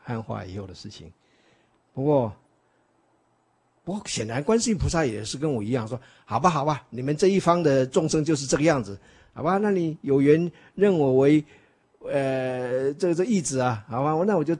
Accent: China; 所以因为我们中国人呢，就是喜欢爱攀亲

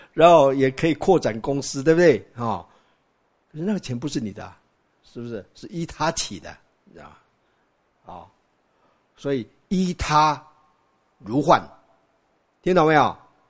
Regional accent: Taiwan; 就变成我们台湾话所说的，跟他跟着他起舞，

